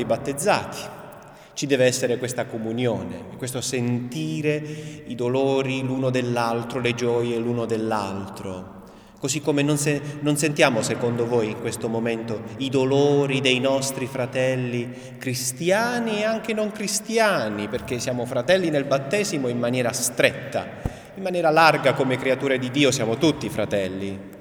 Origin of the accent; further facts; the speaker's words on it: Southern Italy, Italy; io provengo dal Mezzogiorno d'Italia